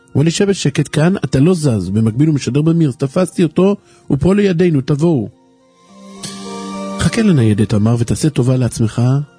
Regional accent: Bat Yam, Tel Aviv District, Israel; now in Bnei Brak, Israel; במקור אני מבת ים, חזרתי בתשובה לפני 15 שנים.

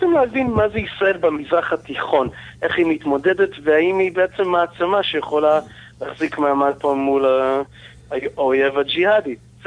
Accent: United States; now in Israel; אני נולדתי בארץ, אבל לצערי, כשהייתי בן 8, ההורים שלי הורידו אותנו לארצות הברית

